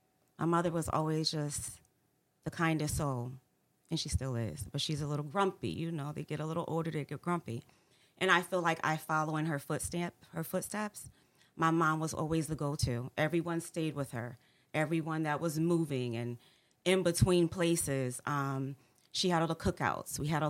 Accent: New Haven, Connecticut, United States; I grew up in New Haven, myself, along with my mother and my sister, my mom being a single mom, and I was the youngest.

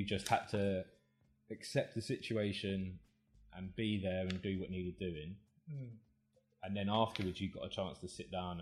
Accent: Kilburn, London, United Kingdom; I'm from Kilburn.

